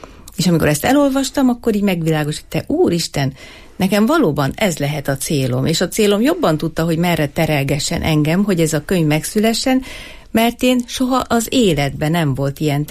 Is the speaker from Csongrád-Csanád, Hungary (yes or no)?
no; Eger, Heves, Hungary; mivel egri vagyok